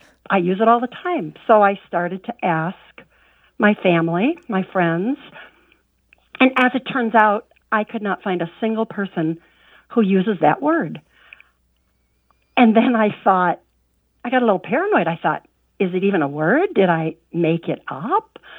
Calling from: Wisconsin, United States; I'm calling from Wisconsin.

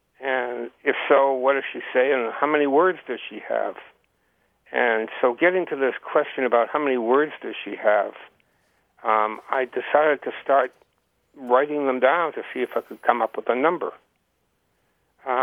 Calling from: Hartland, Vermont, United States; I'm calling from Heartland, Vermont.

